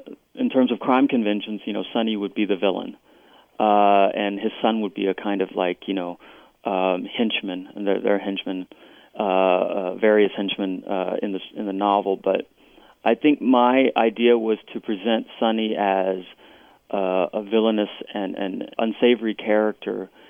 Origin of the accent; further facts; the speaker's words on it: United States; I think I view myself as very American. And in many ways, I'm an outsider to Vietnamese culture as well, to Vietnam.